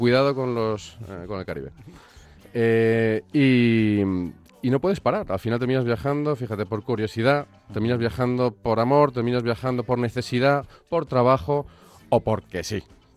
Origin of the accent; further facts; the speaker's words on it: Madrid, Community of Madrid, Spain; moved away; also born or lived in Canary Islands; yo soy español, de hecho. Soy canario, aunque no se note. Pero los últimos 22 años los he pasado fuera de España. Uh-huh. Soy... me crié en Madrid